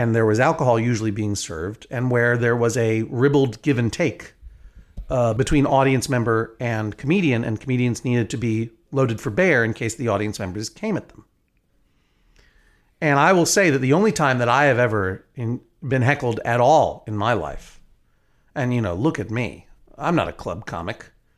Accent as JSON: {"language": "English", "region": "New England", "country": "United States", "said": "I feel a kinship with Philadelphia, as I mentioned, because I come from New England, where getting angry at someone is often the highest form of affection for another person."}